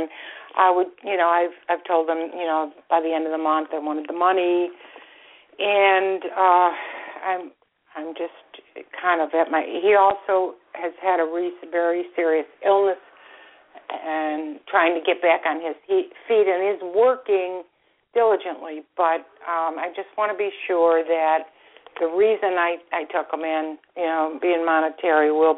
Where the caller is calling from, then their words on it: Florida, United States; I'm calling from Florida.